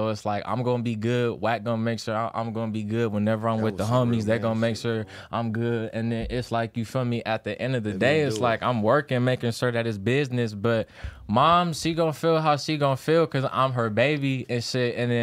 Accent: Palmdale, California, United States; Nah, I'm from Palmdale.

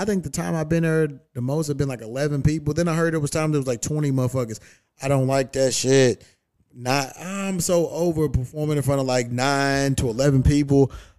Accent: Louisville, Kentucky, United States; My hometown in a couple weeks. I got to hit up. Yeah, because I did some shit at the Comedy Caravan. But I want to hit up, what's that place called? The Louisville Comedy Club.

